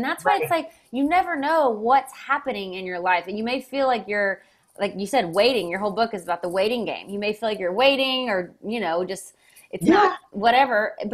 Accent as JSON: {"language": "English", "town": "Waco", "region": "Texas", "country": "United States", "said": "I'm from Waco, Texas."}